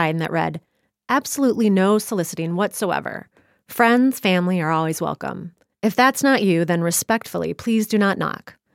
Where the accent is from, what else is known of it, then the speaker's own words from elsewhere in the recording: Ottawa, Illinois, United States; I'm from Ottawa.